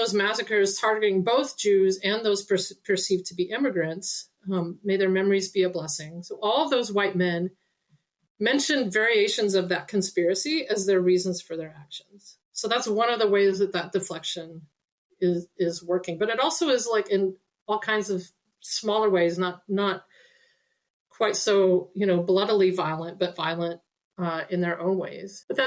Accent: Arkansas, United States; So as a Southerner, because I'm originally from Arkansas, generations of Southern folks, in my lineage, like I'm really sensitive to this.

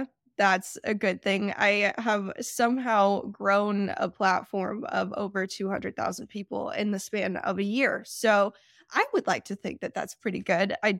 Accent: New Mexico, United States; I grew up in New Mexico, and then I went to college at Arizona State. So I'm a West Coast girl.

